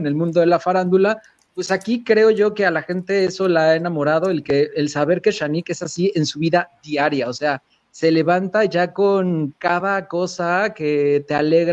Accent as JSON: {"language": "Spanish", "region": "Morelos", "country": "Mexico", "tie": "born or raised there", "said": "Fue en Tequesquitengo, Morelos, señores. Aquí, muy cerca, en mi pueblo."}